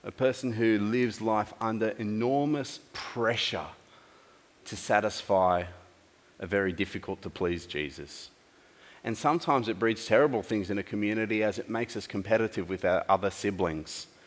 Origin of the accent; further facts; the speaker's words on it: Australia; He doesn't have the same worldview all the time as I do as an Aussie.